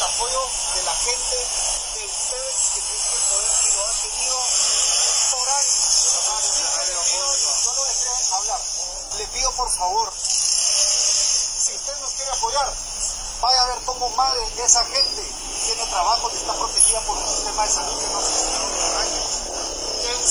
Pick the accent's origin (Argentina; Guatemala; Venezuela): Guatemala; para que nosotros como guatemaltecos